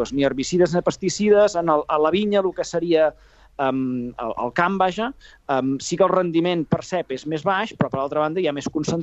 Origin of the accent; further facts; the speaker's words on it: Catalonia, Spain; nosaltres som més catalans que ningú i defensem el producte de la terra